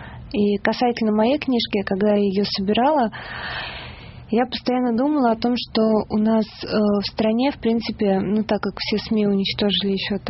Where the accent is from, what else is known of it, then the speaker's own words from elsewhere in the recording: Yaroslavl, Yaroslavl Oblast, Russia; now in Moscow, Russia; Я сама не москвичка, понаехала из Ярославля.